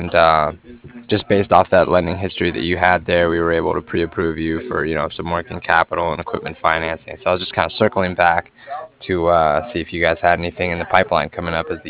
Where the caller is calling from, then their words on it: Cardiff, Wales, United Kingdom; I was calling from Cardiff